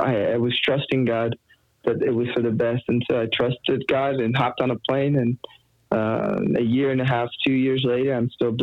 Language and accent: English; Nashville, Tennessee, United States; I'm expecting Nashville, my hometown team.